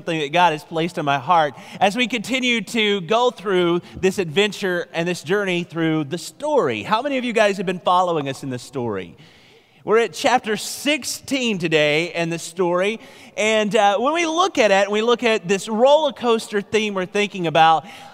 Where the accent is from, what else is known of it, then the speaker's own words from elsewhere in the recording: Alabama, United States; I grew up in Alabama.